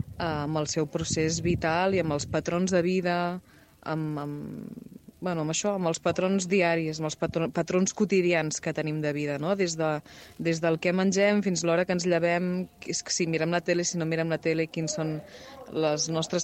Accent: Mataró, Catalonia, Spain; Jo vinc de Mataró.

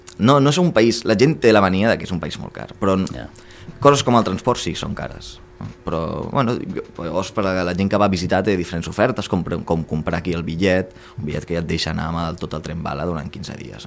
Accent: Reus, Catalonia, Spain; pues jo soc de Reus, que és on va néixer Gaudí.

